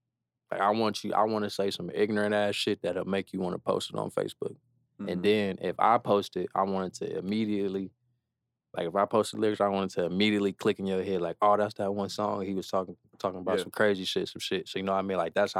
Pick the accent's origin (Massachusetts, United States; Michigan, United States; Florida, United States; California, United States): Michigan, United States; Detroit; you won't be able to tell I'm from Detroit at all because I don't sound like them niggas.